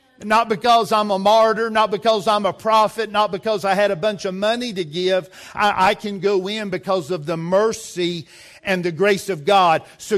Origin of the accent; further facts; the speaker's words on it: United States; I am an American. I do do live in this country. I pay taxes.